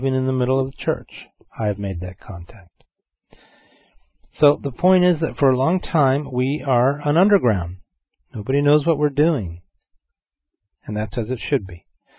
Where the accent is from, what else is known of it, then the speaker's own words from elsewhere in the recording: California, United States; moved away; When I first moved here, I couldn't understand it. I came from Southern California, where we might say something like, you guys take care now.